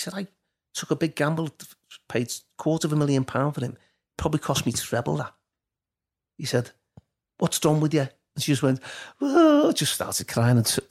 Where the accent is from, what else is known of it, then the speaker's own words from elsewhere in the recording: Liverpool, North West England, United Kingdom; I don't think it's because he was from Glasgow and I was from Liverpool, but we roomed together because we just signed together